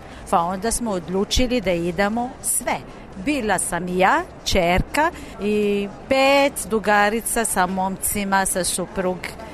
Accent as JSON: {"language": "Serbian", "country": "Morocco", "second_language": "Serbian", "lives_now": "Serbia", "said": "Ja sam iz Maroka."}